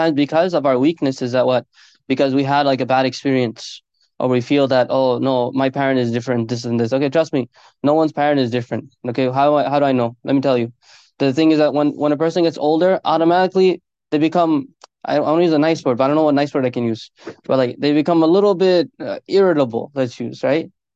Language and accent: English; New York, United States; being born and raised in New York, being the type of child that I was